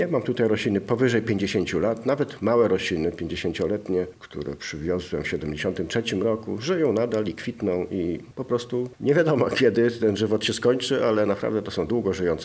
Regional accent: Gdynia, Pomeranian Voivodeship, Poland; ja pochodzę z Gdyni, mój ojciec był marynarzem

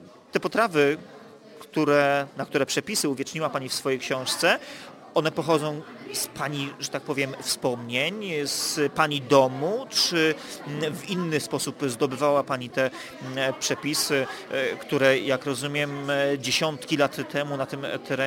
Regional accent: Pomeranian Voivodeship, Poland; czy to ma związek z tym, że pochodzę z Kaszub

